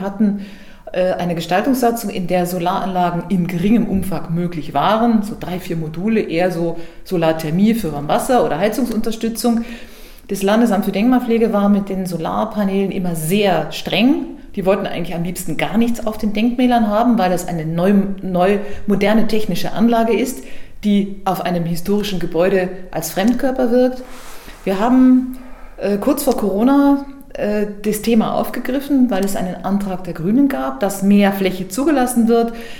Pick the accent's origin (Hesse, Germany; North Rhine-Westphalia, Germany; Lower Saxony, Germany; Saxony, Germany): North Rhine-Westphalia, Germany; Mönchengladbach; accent: Rhenish; now in Bavaria, Germany; Ich bin gebürtig aus Nordrhein-Westfalen.